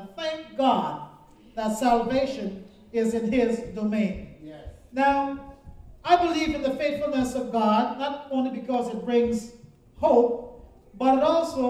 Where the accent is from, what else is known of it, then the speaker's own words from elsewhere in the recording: Guyana; I grew up in Guyana, so we didn't get spanked. We got the daylights beaten out of us.